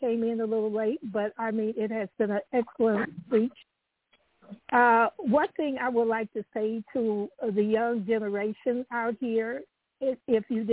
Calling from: Dallas, Texas, United States; I'm in Dallas, Texas, at Masjid Al Islam.

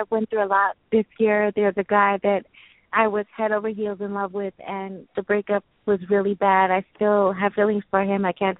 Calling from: New York, United States; My name is … I'm calling from New York.

